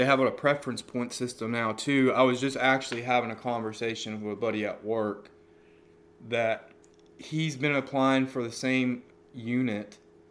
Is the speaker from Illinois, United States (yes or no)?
no; Key West, Florida, United States; also born or lived in Tampa; I'm 32 years old. I was born and raised in Key West, Florida, and halfway through my sixth grade year, I moved to Tampa.